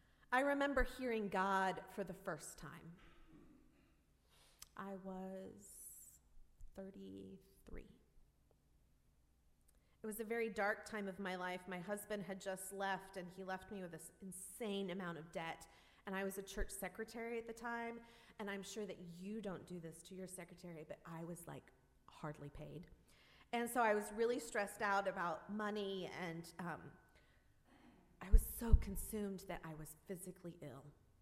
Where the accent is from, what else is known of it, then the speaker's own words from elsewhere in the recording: Georgia, United States; But I grew up in Georgia, where they're from